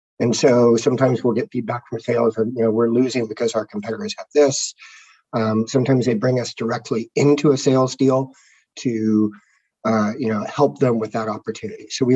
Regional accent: Palo Alto, California, United States; moved away as an adult; now in Bellevue, United States; I'm from California. I grew up in Palo Alto and actually moved up to Washington for Concur about 11 years ago.

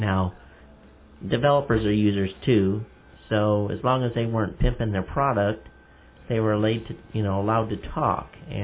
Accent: United States; I know as an American, you know, we value our freedom of speech considerably.

